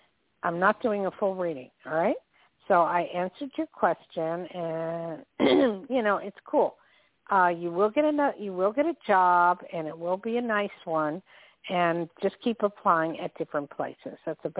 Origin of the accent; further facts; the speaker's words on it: New Jersey, United States; I was born and raised in Jersey.